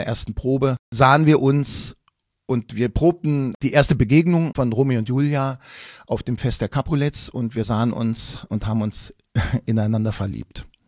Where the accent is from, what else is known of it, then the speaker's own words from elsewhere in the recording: Quedlinburg, Saxony-Anhalt, Germany; ich bin in Quedlinburg im Harz groß geworden